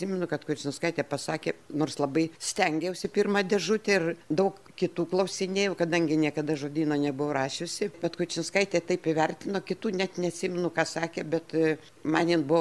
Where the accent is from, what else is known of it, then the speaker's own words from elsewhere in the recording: Salamiestis, Panevėžys County, Lithuania; aš esu iš Salamiesčio